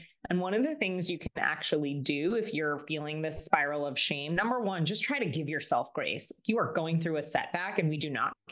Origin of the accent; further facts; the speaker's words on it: Long Island, New York, United States; So I'm from Long Island